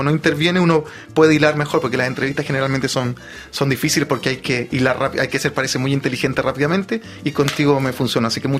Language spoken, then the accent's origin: Spanish; Chile; me dijeron que como era chileno, era de afuera, lo permitían